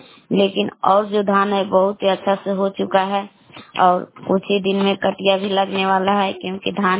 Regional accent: Belang, Bihar, India; मैं ग्राम बेलांग जिला कैमूर बबुआ की निवासी हूँ।

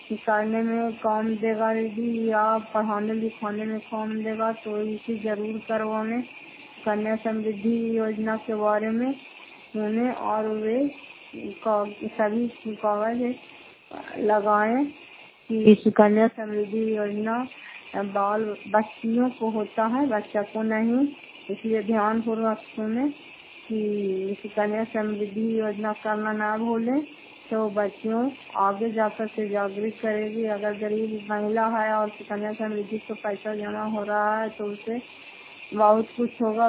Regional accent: Fatehpur, Bihar, India; घर फतेहपुर, पंचायत मकरौता, जिला नालंदा, करासतरा ब्लॉक की निवासी हूँ।

